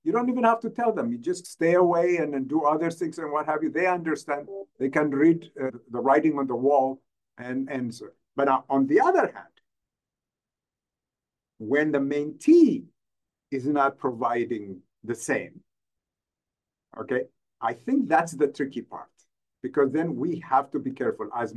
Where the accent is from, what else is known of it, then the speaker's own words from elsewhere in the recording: Ethiopia; English is a second language; I come from Ethiopia, and English is maybe my third or fourth language.